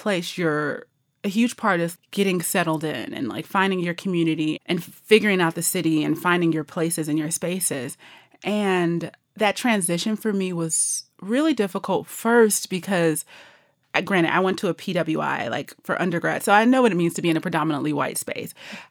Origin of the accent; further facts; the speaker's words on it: Detroit, Michigan, United States; I mean, I have one woman because I grew up in Detroit, Michigan.